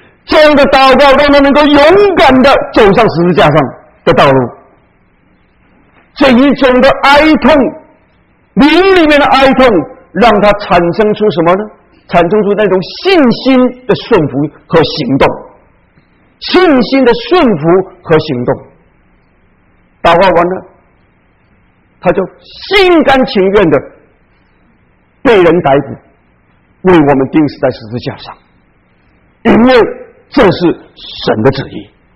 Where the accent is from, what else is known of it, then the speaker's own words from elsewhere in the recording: China; 我们常常讲我们中国人有十几亿的人口